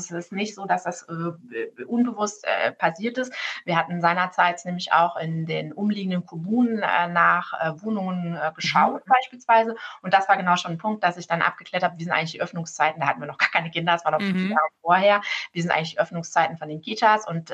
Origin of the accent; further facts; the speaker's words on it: Saarland, Germany; born there; Ich komme gebürtig aus dem Saarland.